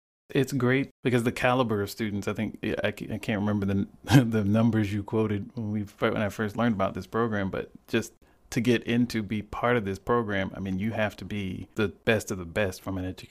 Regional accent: Alabama, United States; I grew up in Alabama, born, raised, and educated.

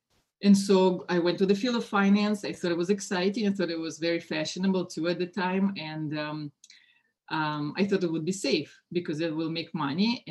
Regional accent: Moscow, Russia; English is a second language; moved away; I was born and raised in Russia, in Moscow, at the time of the Cold War.

